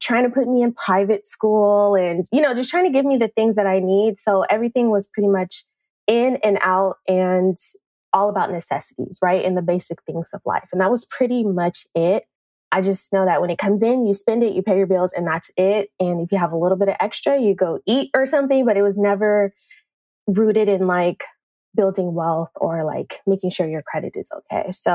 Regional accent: Oakland, California, United States; I grew up in East Oakland where I've seen businesses close and houses foreclosed

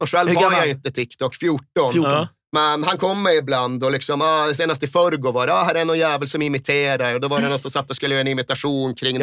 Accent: Malmberget, Norrbotten County, Sweden; För vi har inte mycket i Malmberget där jag kommer ifrån. Numera finns ju inte ens samhället kvar.

